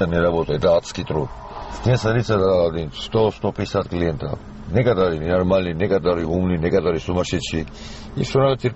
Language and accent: Russian; Sukhumi, Abkhazia, Georgia; Мы не имели права сказать, что я абхаз, что я грузин, что я грек. У нас было одно слово, я сухумчанин.